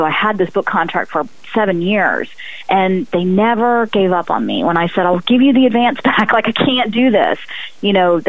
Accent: North Carolina, United States; You know, we have a southern connection. I grew up in North Carolina.

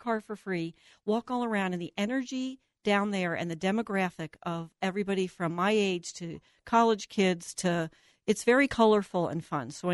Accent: New Jersey, United States; It is for me. I'm from New Jersey.

